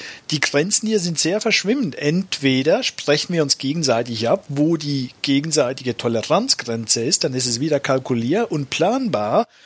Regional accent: Switzerland; weil ich bin halt auch in der Schweiz aufgewachsen.

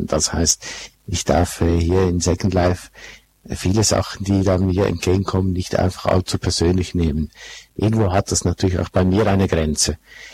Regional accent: Switzerland; Müsste ich dann sagen, sind wir Schweizer ein Volk von Egomanen?

